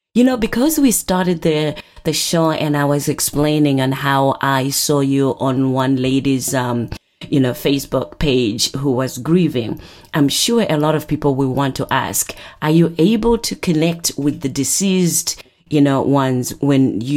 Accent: Zimbabwe; I'm originally from Zimbabwe, by the way.

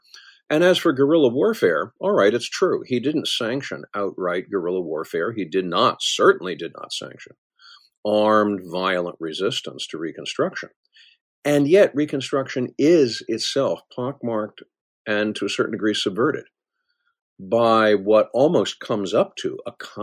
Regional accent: Northern United States, United States; Scott, on the one hand, I'm a Yankee from Yankee land.

